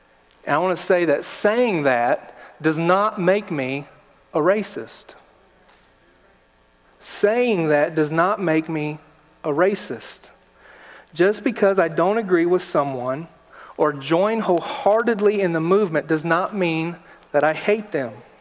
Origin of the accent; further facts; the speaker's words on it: Kissimmee, Florida, United States; I was born in Kissimmee, Florida. I lived the first 10 years of my life in Kissimmee. I went to Thacker Avenue Elementary School, and the school was not all white.